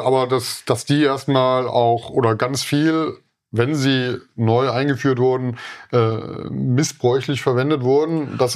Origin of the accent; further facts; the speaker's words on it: East Germany, Germany; Also wenn ich jetzt an meine Kindheit in der DDR zum Beispiel zurückdenke